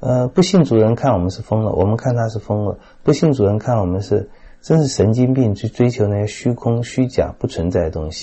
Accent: China; 我们中国人

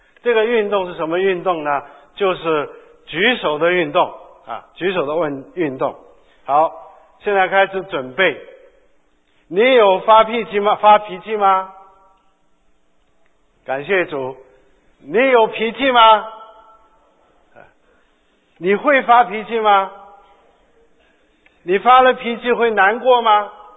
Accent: China; 所以呢，因为我们中国人也说呢，中国也说人有七情六欲，对不对？

